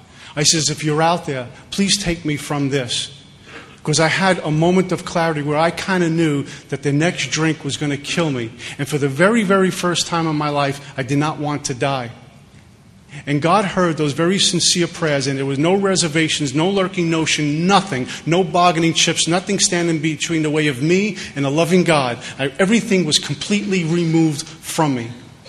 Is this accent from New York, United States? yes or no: yes; Brooklyn, New York, United States; and I grew up in Bensonhurst, Brooklyn, where the only requirement for membership there is a pinky ring, sunglasses, and gold jewelry.